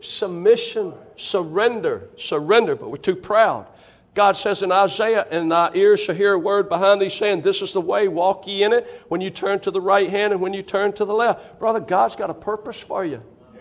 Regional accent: Alabama, United States; I remember growing up in Southeast Alabama, throwing that rifle on my shoulder, walking all day and never even huffing and puffing.

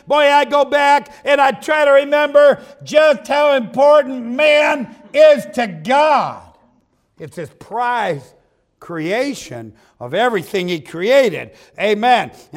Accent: Toledo, Ohio, United States; All right, now, I grew up outside of Toledo, Ohio. And Toledo, Ohio is not a real big town, but it had a zoo, a pretty good zoo, amen, for the town.

